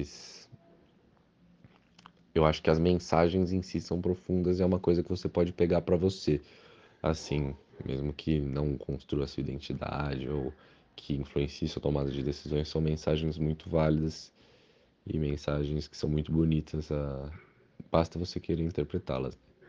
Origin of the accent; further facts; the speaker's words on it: São Paulo, Brazil; eu tenho 19 anos, eu sou de São Paulo e eu sou aluno da faculdade Casper Libero e eu curso jornalismo.